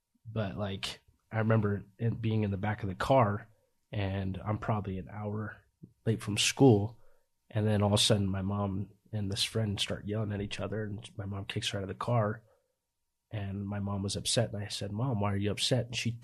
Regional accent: Corinne, Utah, United States; I grew up in Corinn, Utah. That's where my childhood was up until I was 8 years old.

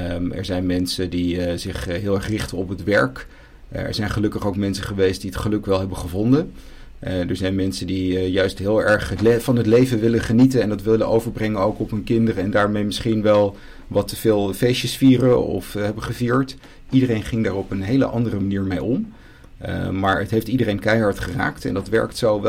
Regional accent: Hilversum, North Holland, Netherlands; born there; Ik ben er geboren, ja. Ik ben in Hilversum geboren, dat is helemaal waar, ja.

